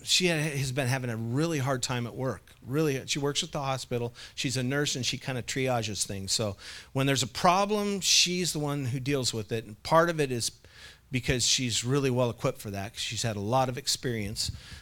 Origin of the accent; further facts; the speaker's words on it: Clatskanie, Oregon, United States; I grew up in Clascanai, and this is no reflection on that city, but I don't remember anybody that was a Christian when I was growing up at all.